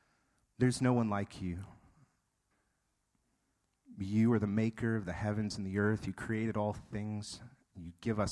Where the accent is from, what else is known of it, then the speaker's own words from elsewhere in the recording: New Hampshire, United States; now in Texas, United States; Living in Texas, you know, it flows naturally from their lips, but I'm a native northerner. I was born and raised in New Hampshire, so y'all still for me is a hard word to get out.